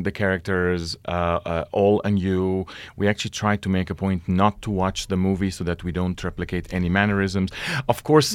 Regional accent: Colorado, United States; It's wonderful for me to be back in my home state in Colorado to work with all these wonderful people.

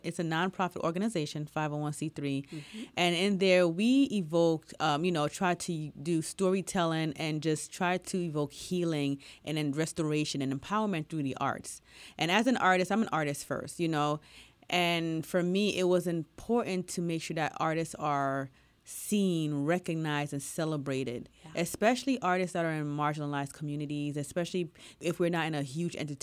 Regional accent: New York, United States; I am from New York, but let me bring that to us.

